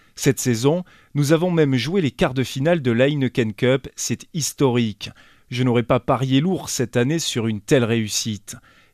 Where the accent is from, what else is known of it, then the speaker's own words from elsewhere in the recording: Montpellier, Occitanie, France; En tant que Montpelliérain et ancien basketteur